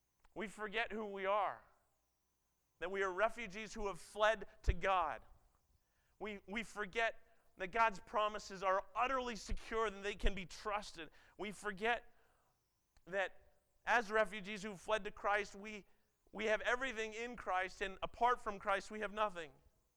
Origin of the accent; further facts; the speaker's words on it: Ontario, Canada; I grew up on the Great Lakes, right by the Welland Canal. I could ride my bike there in 10 minutes.